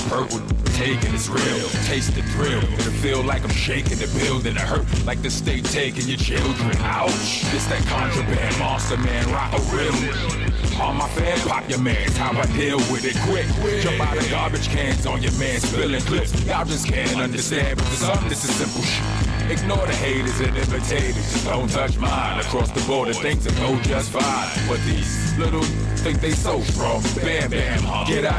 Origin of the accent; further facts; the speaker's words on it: Brooklyn, New York, United States; I'm from Brownsville, the very worst hood in Brooklyn. Shit is like the bullpens in Central Brooklyn.